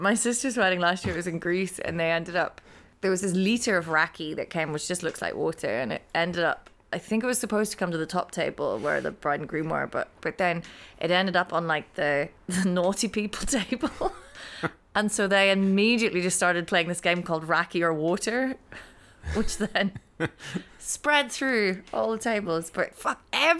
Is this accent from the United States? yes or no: no; Ireland; You see, as an Irish person, you're always...